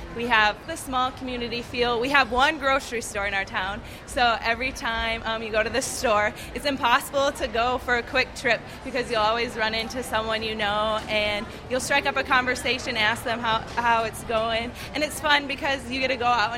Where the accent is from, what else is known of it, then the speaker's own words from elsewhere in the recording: Morris, Minnesota, United States; I'm from Morris, Minnesota. My town is the best town in Minnesota because we are in the Midwestern part of the state